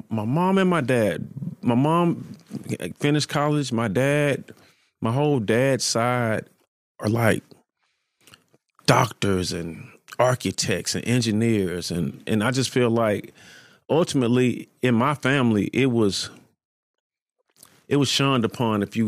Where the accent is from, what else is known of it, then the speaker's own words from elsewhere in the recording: Atlanta, Georgia, United States; But I'm from Atlanta, and we just trapped.